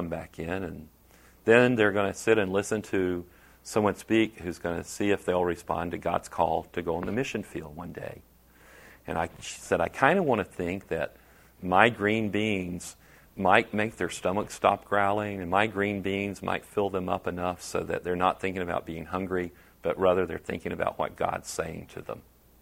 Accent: the South, United States; I'm from the South, and you can only snap beans if you are rocking in a rocking chair

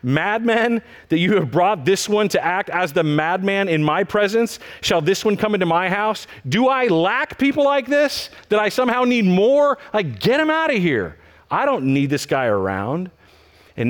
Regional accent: Texas, United States; just north of where I grew up in Texas, this church in Sherman

